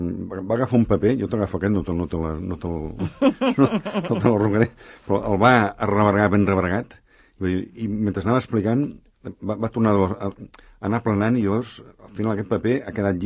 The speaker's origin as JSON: {"language": "Catalan", "town": "Montcada i Reixac", "region": "Catalonia", "country": "Spain", "said": "Jo sóc de Montcada, com he dit abans"}